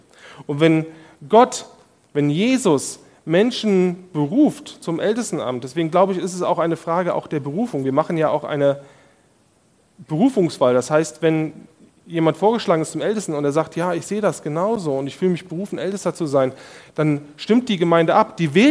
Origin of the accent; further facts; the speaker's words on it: Germany; now in United States; ich als Deutscher, mir war es dann komisch